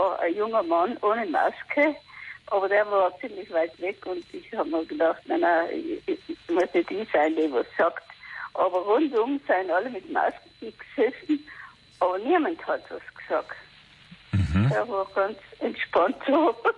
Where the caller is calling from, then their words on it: Nals, Trentino-Alto Adige, Italy; Ja, ich bin aus Nals